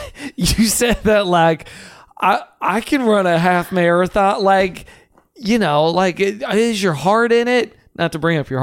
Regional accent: West Virginia, United States; Even though I'm from West Virginia.

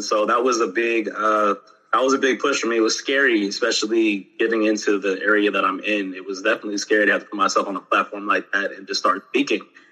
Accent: Sharon, Pennsylvania, United States; So when I was in sixth grade, I'm from Sharon, Pennsylvania, Sharon, PA. So I went to school at Our Lady of Fatima in Furrow, PA.

